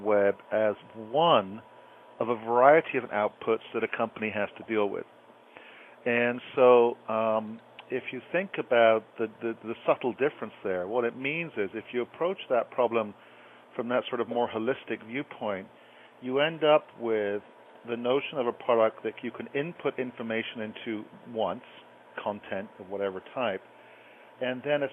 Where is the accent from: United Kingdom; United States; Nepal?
United Kingdom; England; I think the sort of essence of it is I'm English. I grew up there.